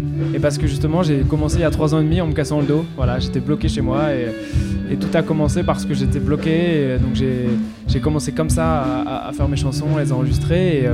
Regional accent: Brittany, France; j'ai hésité à écrire en breton aussi, comme je suis breton

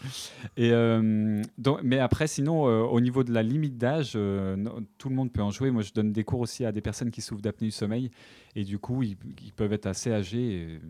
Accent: Dijon, Bourgogne-Franche-Comté, France; J'ai grandi à Dijon.

